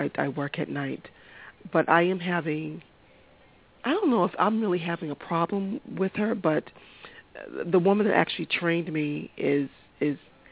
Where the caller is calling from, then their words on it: Massachusetts, United States; I am calling from Massachusetts.